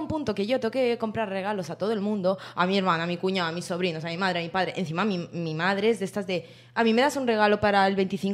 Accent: Andalusia, Spain; accent: Andalusian; A ver, yo tengo un deje andaluz

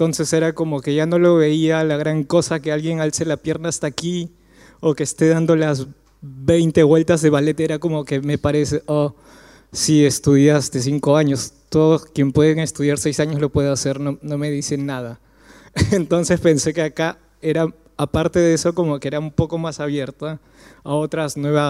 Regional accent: Peru; porque yo también vengo de Perú, que en Perú y en Sudamérica lo generalizo

